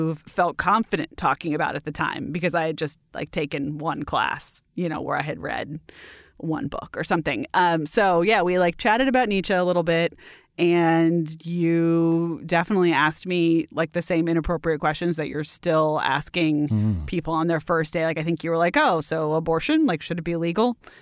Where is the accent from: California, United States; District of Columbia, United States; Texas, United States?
District of Columbia, United States; Washington; despite growing up in Washington, D.C. and being surrounded by it, or maybe because of growing up in Washington, D.C.